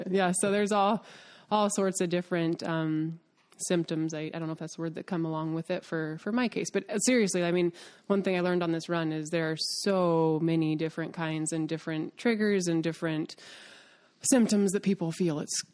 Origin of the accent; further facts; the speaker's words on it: Colorado, United States; Because it's my home state, and my absolute heart and soul is there.